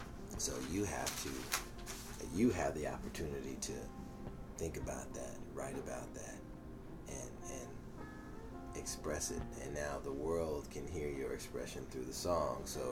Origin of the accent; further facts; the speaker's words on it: Los Angeles, California, United States; So being someone who's born and raised in Los Angeles that has never been really down south